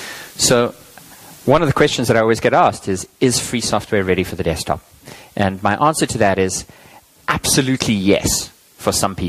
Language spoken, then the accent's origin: English; South Africa; I'm South African, and it happens to be that this project is from South Africa